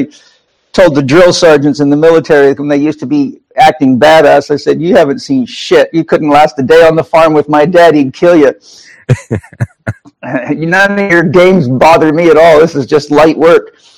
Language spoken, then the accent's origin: English; Idaho, United States; also born or lived in Los Angeles, United States; I was born in Los Angeles, and then my parents moved to Idaho. We had a pig farm for 3 years.